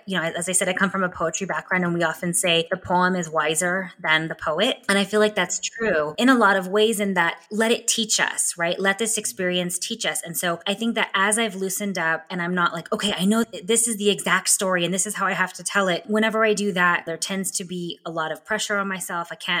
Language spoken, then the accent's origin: English; California, United States; where I grew up in the Imperial Valley on the Mexicali border